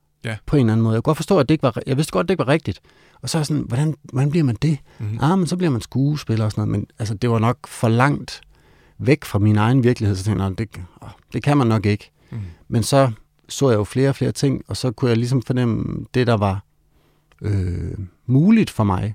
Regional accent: Give, Central Denmark Region, Denmark; Jeg voksede op i Give.

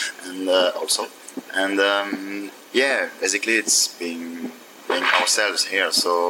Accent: France; English is a second language; I'm coming from France.

